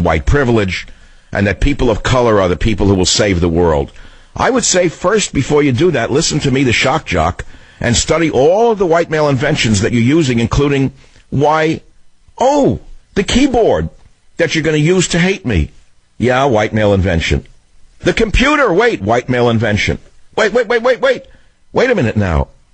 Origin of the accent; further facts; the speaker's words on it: New York City, New York, United States; I lived in Queens in an attached house, New York.